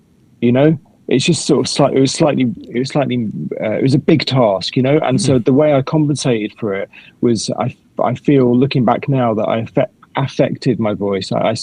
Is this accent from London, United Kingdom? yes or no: yes; London, United Kingdom; I'm a Londoner. I've never left here.